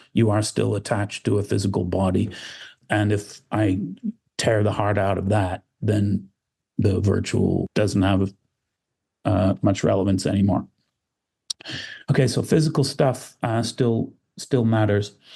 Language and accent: English; Canada; I'm speaking to you as a Canadian